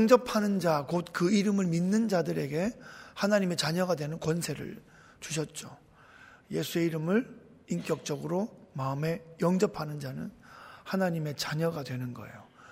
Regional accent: Gyeongsang, South Korea; 제가 살던 그곳에 경상도 시골입니다.

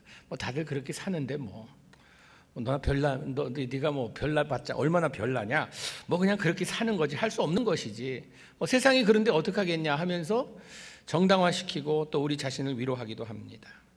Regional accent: South Korea; now in United States; 우리가 한국을 떠나 이민자로서 미국에 와서 산다는 이것은

